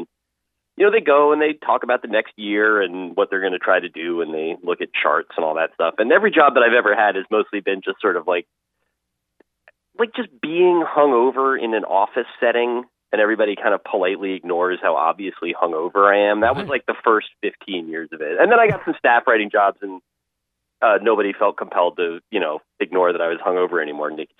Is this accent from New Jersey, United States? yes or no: yes; New Jersey, United States; it was like I was from New Jersey and everybody I went to summer camp with is from Westchester County or Long Island in New York.